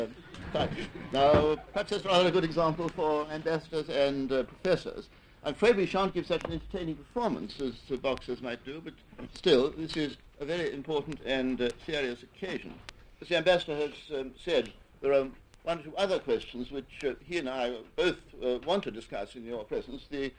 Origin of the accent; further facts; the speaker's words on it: England, United Kingdom; being an Englishman